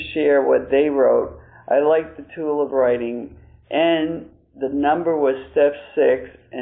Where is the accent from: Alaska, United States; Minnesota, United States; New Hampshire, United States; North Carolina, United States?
New Hampshire, United States; Manchester; I'm from Manchester, New Hampshire, and I came in these rooms October 29th of 1982.